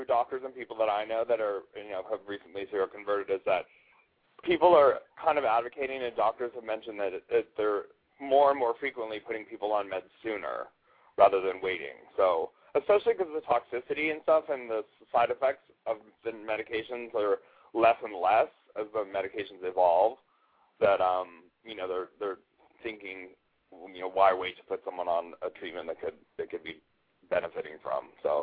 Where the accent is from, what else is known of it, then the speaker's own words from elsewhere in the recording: Bellevue, Washington, United States; Cool. I'm from Bellevue.